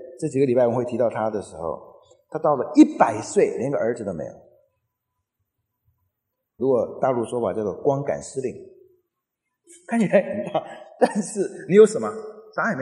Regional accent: Taiwan; accent: Taiwanese Mandarin; 从台湾来的人，或者说我也是，我台湾出生，从台湾来，我是闽南人，讲闽南话的人有一个音是不太容易发的

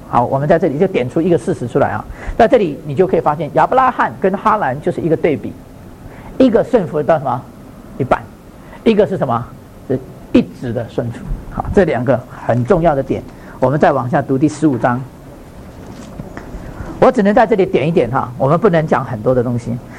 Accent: China; 很多人很不服气，为什么不是我们中国人？

